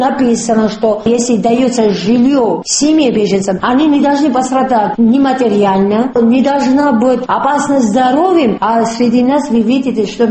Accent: Ochamchire, Abkhazia, Georgia; now in Zugdidi, Georgia; я из Чамчири. Я жила там, я горжусь этим.

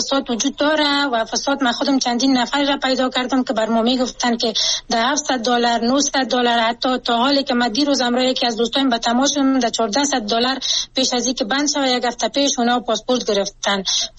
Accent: Afghanistan; چون خودم یک شهروند هستم، از افغانستان هستم

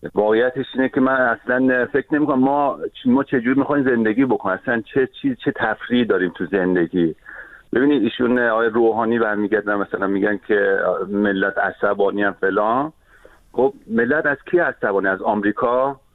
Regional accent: Tehran, Tehran Province, Iran; moved away; بله من خودم بچه تهرانم، جنوب شهر تهرانم. من بعضی موقع به سر میرم ایران، خانواده رو میبینم.

